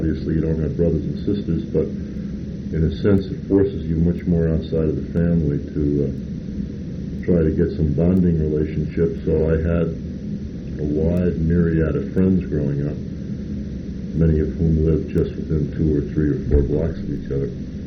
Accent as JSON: {"language": "English", "town": "New York City", "region": "New York", "country": "United States", "tie": "born or raised there", "said": "But I'll tell you, growing up in New York City at that time was really a marvelous experience."}